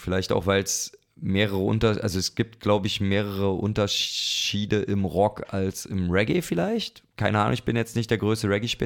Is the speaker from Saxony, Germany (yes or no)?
no; Berlin, Germany; Wie kann man als Berliner ja nicht so Zeug hören? Ja, ich bin halt einfach alt